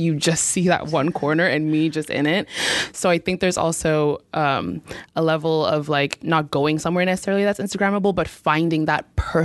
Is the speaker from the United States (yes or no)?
no; Zimbabwe; I'm from Zimbabwe. I'm a graduate student in AUP, and I'm currently studying global communications.